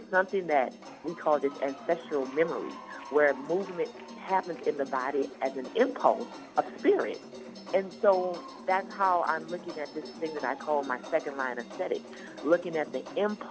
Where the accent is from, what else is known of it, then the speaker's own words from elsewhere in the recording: New Orleans, Louisiana, United States; So I thought about second line, growing up in New Orleans. You know, we grow up and we do it every day.